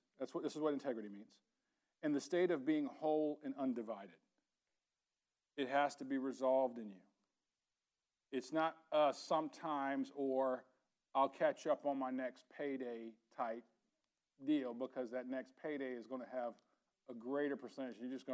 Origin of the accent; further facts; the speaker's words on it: Germany; Well, I grew up in Germany.